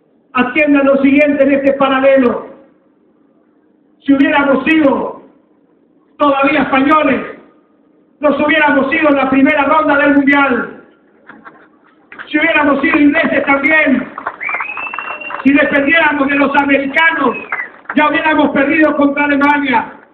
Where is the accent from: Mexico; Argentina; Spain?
Argentina